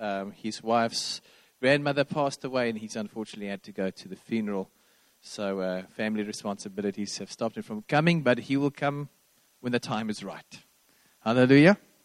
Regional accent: Randburg, Gauteng, South Africa; also born or lived in Bloemfontein; I was born in Bloemfontein, Afrikaans, Vrystater. Hallelujah. But only for 6 years. Then I moved to Randburg with my parents 2 days before grade one

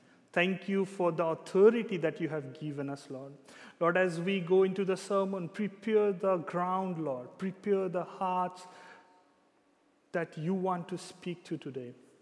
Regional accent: India; now in Zeist, Netherlands; I'm basically from India

